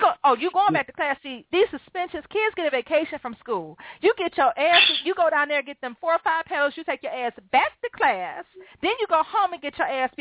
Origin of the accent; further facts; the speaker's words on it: Cleveland, Ohio, United States; now in Detroit, United States; because I didn't grow up here, y'all. I didn't grow up in the D. I grew up in Cleveland